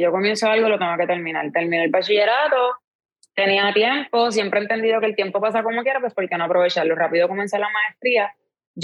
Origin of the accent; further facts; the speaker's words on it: Canóvanas, Puerto Rico; Yo soy de Canóvana.